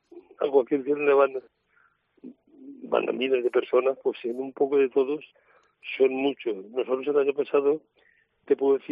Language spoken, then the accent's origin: Spanish; Valencian Community, Spain